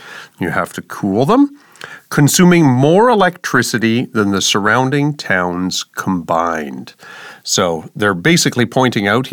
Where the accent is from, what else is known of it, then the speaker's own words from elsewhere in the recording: Canada; Maybe it's because I'm Canadian. I always say NASA